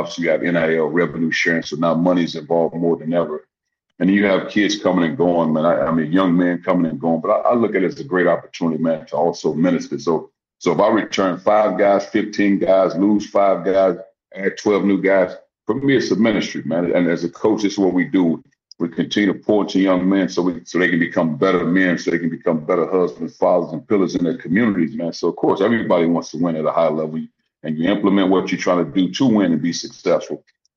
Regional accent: East St. Louis, Illinois, United States; I've always been a guy with my high school team growing up in East St. Louis

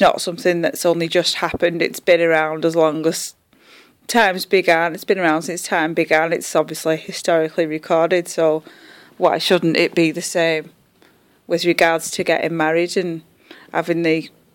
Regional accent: St Helens, North West England, United Kingdom; I'm 32, I'm from St Helens.

